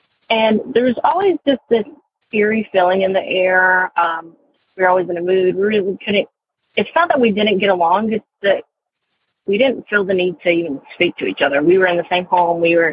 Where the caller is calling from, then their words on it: North Carolina, United States; I am calling from North Carolina, and the story that I've been holding on to for a while